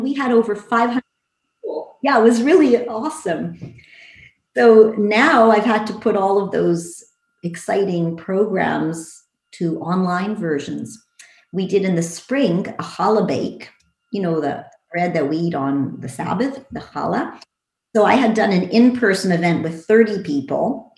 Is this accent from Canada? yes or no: yes; Winnipeg, Manitoba, Canada; also born or lived in France; So I grew up in Winnipeg and I went to French immersion.